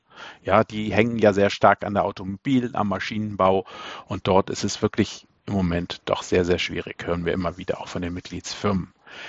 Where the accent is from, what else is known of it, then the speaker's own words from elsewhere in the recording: Hamburg, Germany; Ich bin verheiratet, habe 2 Söhne, 11 und 14 Jahre und bin ursprünglich aus Hamburg.